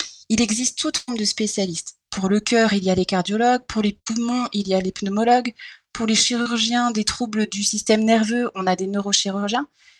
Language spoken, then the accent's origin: French; Auvergne-Rhône-Alpes, France; Parce que l'association était basée en Alsace, en fait, et moi, je suis de la Haute-Savoie.